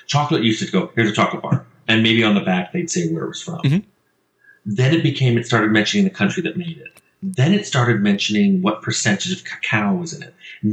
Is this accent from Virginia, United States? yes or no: yes; Virginia, United States; now in Southern California, United States; just outside D.C. Yeah, I got a little bit of it. Most of the accent's gone by now.